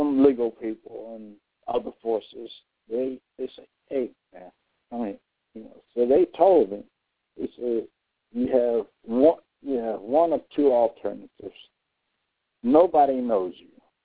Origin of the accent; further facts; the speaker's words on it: Philadelphia, Pennsylvania, United States; And so I decided to go back to Philly.